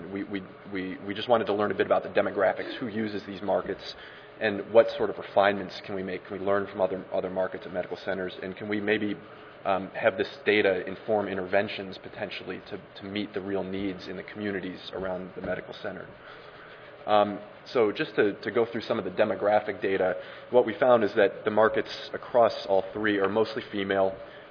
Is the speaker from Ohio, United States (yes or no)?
yes; Cleveland, Ohio, United States; I'm from Cleveland originally